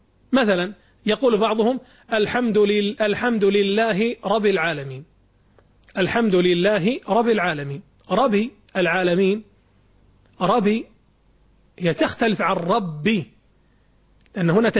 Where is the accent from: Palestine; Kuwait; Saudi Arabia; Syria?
Kuwait; مثل عندنا في الكويت هنا، يعني كثير من الناس يقلب الغين قاف والقاف غين